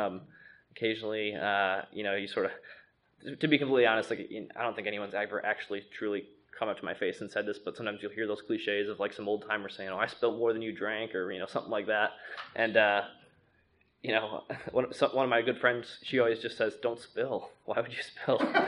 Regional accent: Wisconsin, United States; So I grew up in Wisconsin my whole life. If you're familiar at all, like it's near Milwaukee

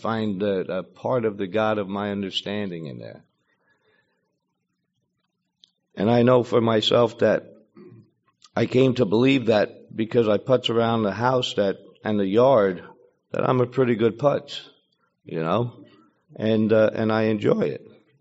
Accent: Emmaus, Pennsylvania, United States; born there; I was born up in Emmaus, a middle-class family.

